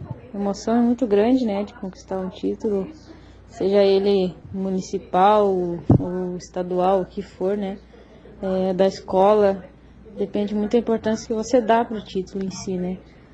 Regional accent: Porto União, Santa Catarina, Brazil; Assim como eu sou de Porto União, o título também é de Porto União

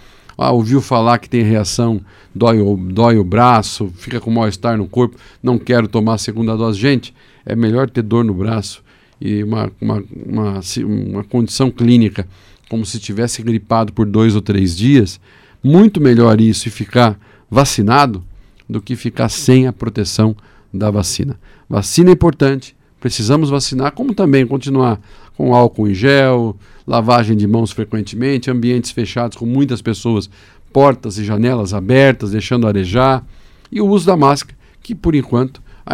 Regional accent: Brazil; Então, não somos diferentes, somos brasileiros, estamos no Paraná

